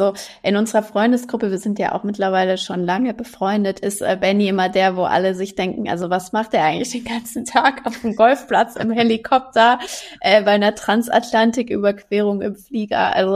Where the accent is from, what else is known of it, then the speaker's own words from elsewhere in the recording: Frankfurt, Hesse, Germany; Vor vielen Jahren haben sich unsere Wege in meiner Heimat in Frankfurt schon auf einem Event getroffen